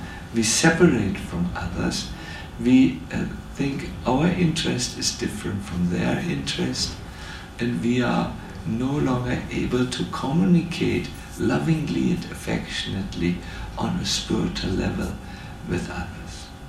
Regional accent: Germany; I was from Germany and I could not understand all the lectures because some spoke with an unknown accent I had not learned.

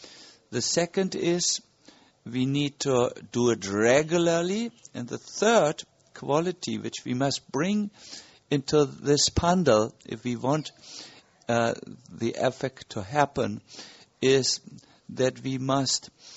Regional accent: Germany; accent: German; English is a second language; You have to somehow navigate your way through my heavy German accent.

